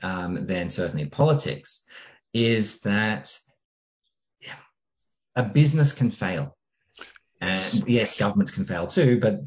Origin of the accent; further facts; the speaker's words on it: Australia; Being Australian, I generally use a word a little bit harsher than rubbish.